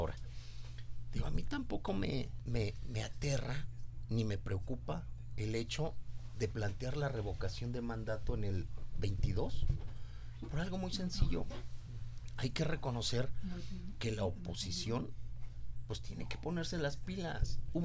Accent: Mexico

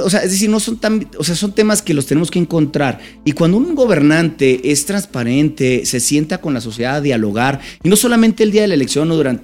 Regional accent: Mexicali, Baja California, Mexico; now in Mexico City, Mexico; Yo vengo de Baja California, de un municipio de Mexicali, Baja California, y es muy común las tienditas como aquí en la Ciudad de México

